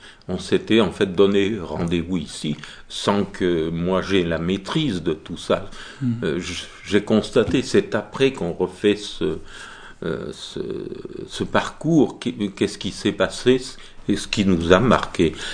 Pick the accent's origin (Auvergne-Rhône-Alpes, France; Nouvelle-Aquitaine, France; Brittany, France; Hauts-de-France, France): Auvergne-Rhône-Alpes, France; Romans-sur-Isère; born there; Alors, moi, je suis né à Romain, dans la Drôme, en 38.